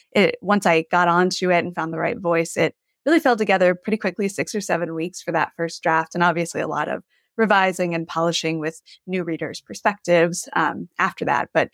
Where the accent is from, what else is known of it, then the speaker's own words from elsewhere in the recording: Texas, United States; I grew up on the Gulf Coast of Texas as a child.